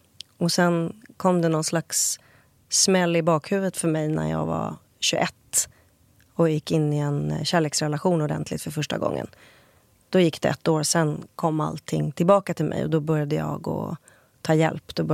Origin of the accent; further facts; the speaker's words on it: Italy; Jag åker tillbaka till samma ställe jag växte upp på, Italien, på somrarna.